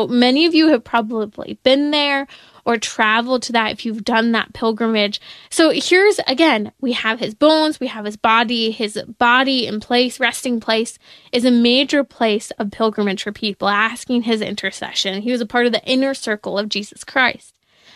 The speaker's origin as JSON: {"language": "English", "country": "United States", "said": "especially as an American. Our country is not that old."}